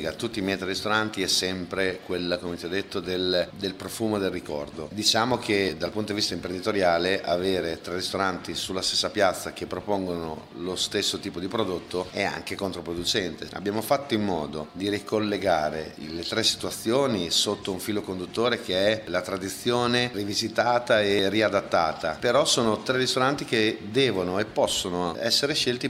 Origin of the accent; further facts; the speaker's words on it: Bologna, Emilia-Romagna, Italy; io, in particolar modo da bolognese, ho sempre avuto a cuore il territorio in tutte le sue sfaccettature